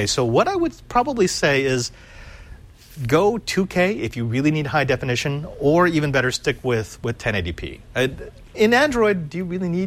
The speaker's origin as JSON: {"language": "English", "country": "Philippines", "said": "That means nothing because I'm Filipino and we keep the plastic on everything."}